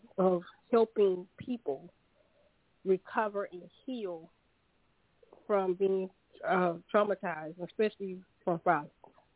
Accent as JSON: {"language": "English", "town": "Charleston", "region": "South Carolina", "country": "United States", "said": "I am from Charleston, South Carolina."}